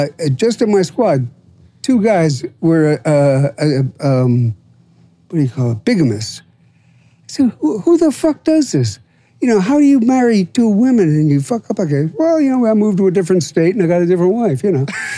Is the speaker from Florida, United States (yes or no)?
yes; St. Petersburg, Florida, United States; And, I said, I'm from St. Pete. Oh, well, y'all live down south.